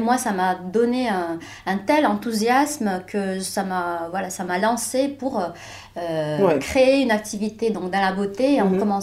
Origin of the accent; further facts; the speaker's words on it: Morocco; born there; moi, en tant que Marocaine... Je suis née au Maroc, mais j'ai vécu toute mon enfance.